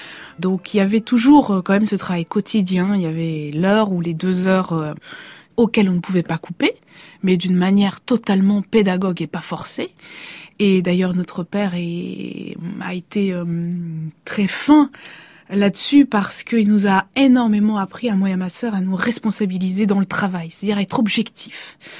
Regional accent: Bordeaux, Nouvelle-Aquitaine, France; born there; je suis née à Bordeaux en 1981 et je suis violoniste.

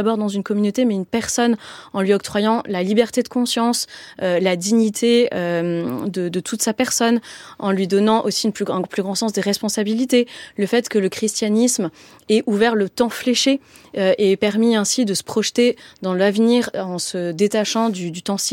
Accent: France; en tant que Française, je suis née sur ce bout de continent

